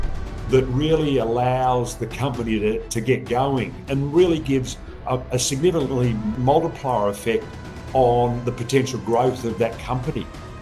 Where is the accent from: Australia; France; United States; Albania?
Australia; To me, yeah, and putting sort of my as an Australian hat on, I mean, one of the great things about Australia is it's all about a fair go